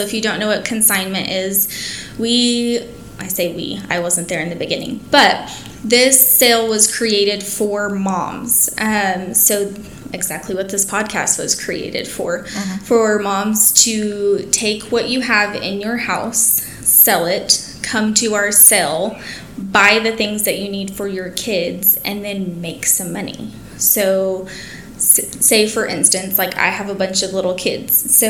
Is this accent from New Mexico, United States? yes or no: yes; Artesia, New Mexico, United States; My husband and I are actually both from New Mexico. I'm from Artesian, New Mexico.